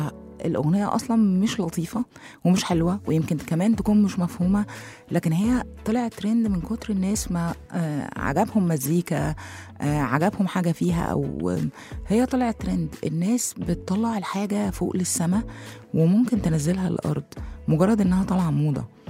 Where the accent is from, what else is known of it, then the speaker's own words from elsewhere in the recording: Egypt; الكلمه اللي هي نفسها جديده على الواقع بتاعنا او على مجتمعنا او علينا احنا كمصريين او عرب